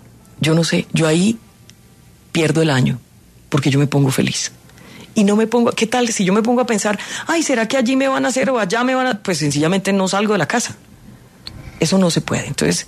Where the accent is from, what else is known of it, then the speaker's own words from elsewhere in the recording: Buga, Valle del Cauca, Colombia; also born or lived in Tuluá; Yo soy una señora que nací en Tuluá, que me crié en Buga, Buga la Grande, Cali.